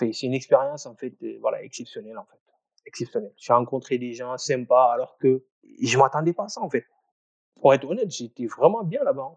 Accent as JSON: {"language": "French", "country": "Senegal", "tie": "born there", "said": "Parce que je suis sénégalais, je suis né au Sénégal."}